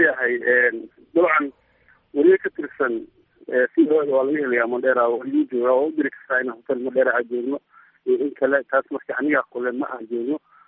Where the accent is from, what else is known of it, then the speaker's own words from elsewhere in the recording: Beled Hawo, Gedo, Somalia; Walaal balad Hawo ani waa deegaankii iyo magaaladeydii